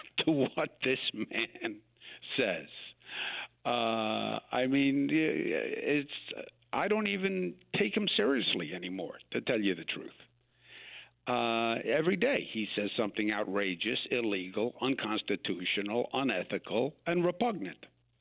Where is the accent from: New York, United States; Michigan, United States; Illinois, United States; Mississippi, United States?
New York, United States; That's why I'm a New Yorker. That's what we do here.